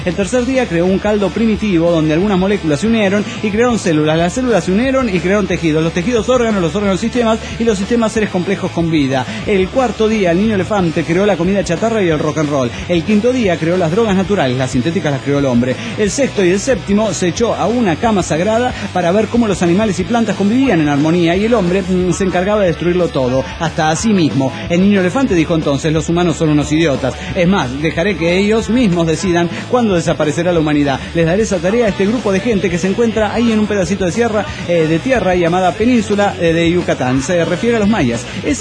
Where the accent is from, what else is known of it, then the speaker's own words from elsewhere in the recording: Camuy, Puerto Rico; Hola amigos … de Camul, Puerto Rico.